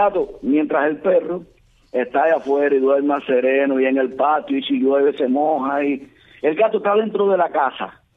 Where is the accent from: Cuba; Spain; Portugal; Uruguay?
Cuba; born or raised there